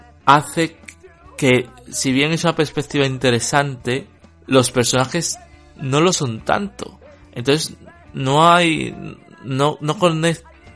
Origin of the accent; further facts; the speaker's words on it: Spain; como soy español y el inglés no es mi lengua materna